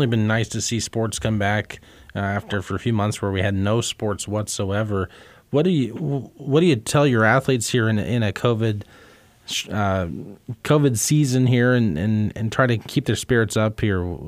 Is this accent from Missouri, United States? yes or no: yes; Missouri, United States; I'm from Missouri and spent a lot of time down in that part of the country.